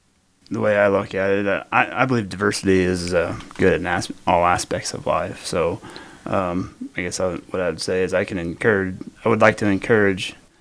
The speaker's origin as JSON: {"language": "English", "country": "United States", "tie": "born or raised there", "said": "Growing up in Green County, I was blessed with many opportunities that I want my kids and all kids to have."}